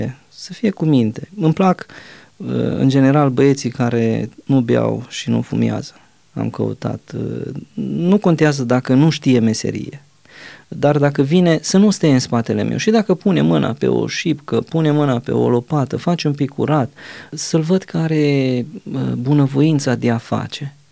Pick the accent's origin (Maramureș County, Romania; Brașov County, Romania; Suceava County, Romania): Maramureș County, Romania; Noi am crescut la Maramureș